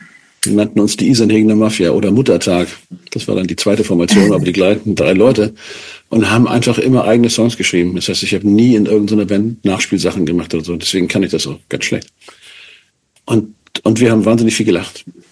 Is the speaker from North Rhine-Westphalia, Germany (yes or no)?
no; Hannover, Lower Saxony, Germany; also born or lived in Hamburg / Lütjensee; Und dann bin ich in Hannover groß geworden, in Großburg-Wedel.